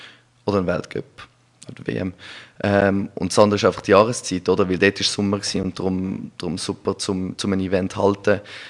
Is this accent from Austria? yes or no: no; Winterthur, Zurich, Switzerland; ich bin in Vinti aufgewachsen, wohne immer noch in Vinti